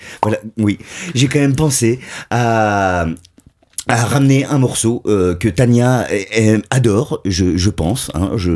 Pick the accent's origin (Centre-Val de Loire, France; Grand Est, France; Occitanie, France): Grand Est, France; accent: Lorraine; excusez mon accent lorrain hein, les amis